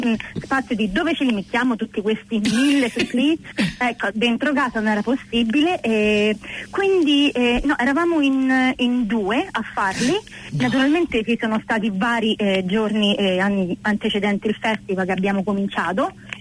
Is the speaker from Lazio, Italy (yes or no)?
yes; Rome, Lazio, Italy; io sono romana